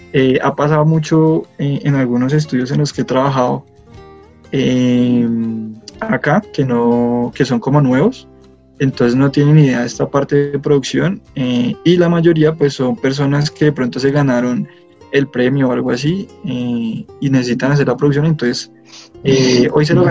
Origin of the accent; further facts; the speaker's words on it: Mexico; yo soy una mexicana.